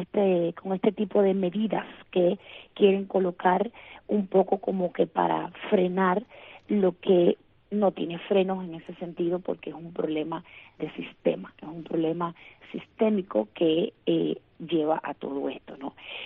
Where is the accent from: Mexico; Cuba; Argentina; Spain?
Cuba; somos efectivamente los cubanos y las cubanas de a pie, ¿no?